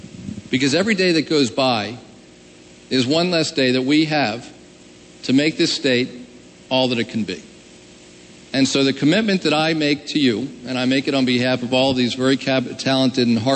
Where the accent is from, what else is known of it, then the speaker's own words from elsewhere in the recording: Newark, Delaware, United States; You know, I grew up here. My wife and I grew up together in Newark. We met in kindergarten. We graduated together from Newark High School.